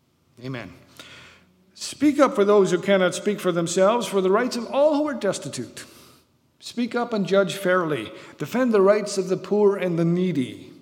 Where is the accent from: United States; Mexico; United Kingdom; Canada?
Canada; Innisfail, Alberta; the reason I was in this area these past roughly 10 days is because I was raised near Innisfail, Alberta, in a farming community.